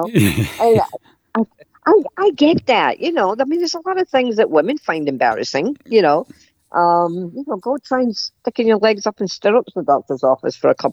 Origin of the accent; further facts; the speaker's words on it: Scotland, United Kingdom; I'm a fighter. I'm Scottish, right?